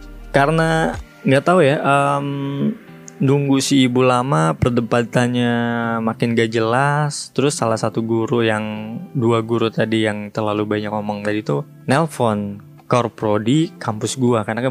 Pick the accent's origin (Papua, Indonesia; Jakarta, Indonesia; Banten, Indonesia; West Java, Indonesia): West Java, Indonesia; Purwakarta; saya orang Purwakarta, jauh dari sini